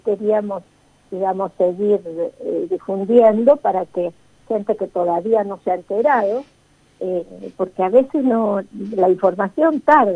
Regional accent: Rosario, Santa Fe, Argentina; also born or lived in Mendoza; Mira, yo soy rosarina y viví mucho tiempo en Mendoza

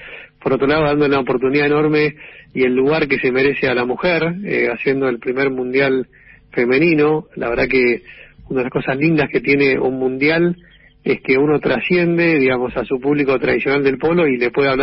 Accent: Argentina; somos todos argentinos

